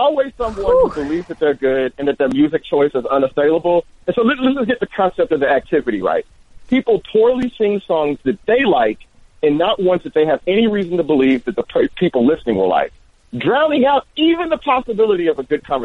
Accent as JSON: {"language": "English", "region": "Texas", "country": "United States", "said": "I'm a Texan. I know most of y'all don't know how to make chili, man."}